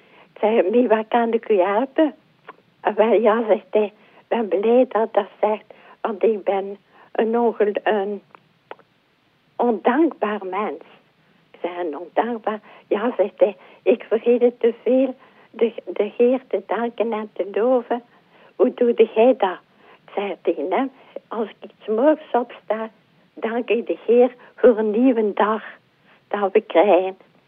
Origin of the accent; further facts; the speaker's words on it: Ghent, East Flanders, Belgium; Ja, ik ben een echte Gentenaar.